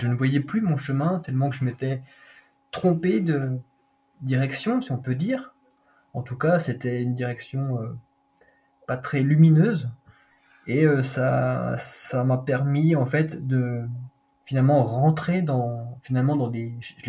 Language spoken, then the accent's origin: French; Bourgogne-Franche-Comté, France; born there; même si je suis né dans le Doubs, pas très loin